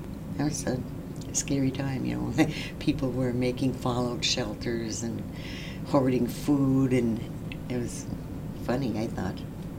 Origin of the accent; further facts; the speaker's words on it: Nett Lake, Minnesota, United States; also born or lived in Bemidji; Right here in Net Lake. Everyone around here is my friend. This has always been home to me.